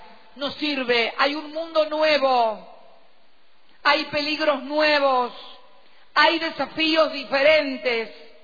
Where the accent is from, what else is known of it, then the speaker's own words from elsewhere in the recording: Argentina; ¿Cómo piensan que somos los argentinos el peligro?